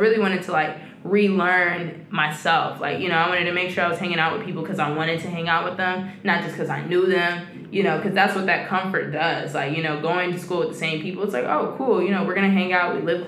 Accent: Atlanta, Georgia, United States; And I'm like, you know, I'm from Atlanta. And first people are like, oh, what part? And I'm like, no, I'm actually from Atlanta. Like, my address has Atlanta in it.

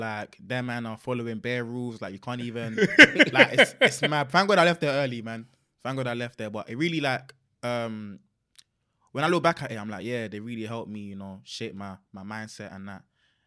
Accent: London, United Kingdom; born or raised there; also born or lived in Nigeria

